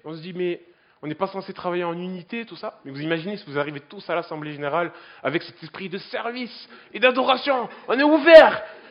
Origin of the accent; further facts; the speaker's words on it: Marseille, Provence-Alpes-Côte d'Azur, France; Bon, j'exagère un peu, je suis marseillais, je suis désolé.